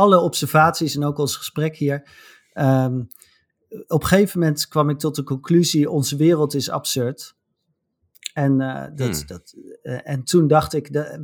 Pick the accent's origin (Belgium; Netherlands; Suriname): Netherlands; Zeker als Nederlanders. We consumeren natuurlijk altijd meer dan we zouden moeten.